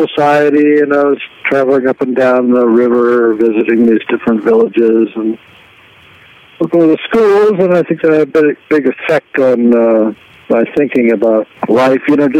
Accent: Detroit, Michigan, United States; also born or lived in Chapel Hill, United States; I grew up in Detroit.

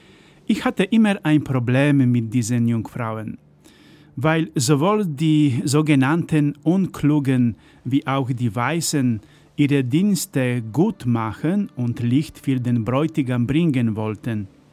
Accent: Poland; Das waren die Zeiten des echten Sozialismus in Polen, die Zeiten der Polizeikontrollen in meiner Heimat.

